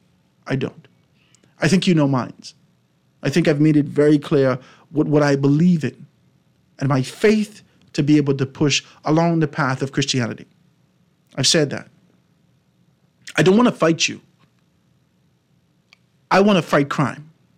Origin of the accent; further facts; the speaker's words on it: Bahamas; And I came from the Bahamas.